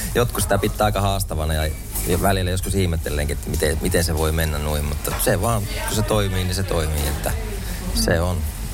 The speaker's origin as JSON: {"language": "Finnish", "town": "Simo", "region": "Lapland", "country": "Finland", "tie": "born or raised there", "said": "niin siinä tulee semmoinen kyltti, että Simo, ja sitten kun lähdetään Ranualle päin, niin 10 kilsaa. Mun kotipaikka on siellä."}